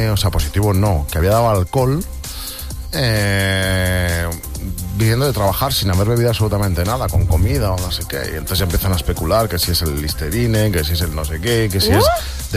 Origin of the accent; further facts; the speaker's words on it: Basque Country, Spain; Y como mi pueblo es Álava y está la Chancha, y poco más abajo está La Rioja y está la Guardia Civil